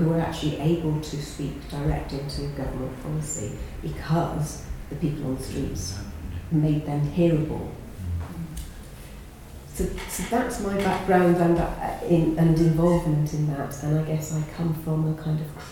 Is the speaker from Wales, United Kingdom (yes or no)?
no; Bristol, South West England, United Kingdom; I come from Bristol.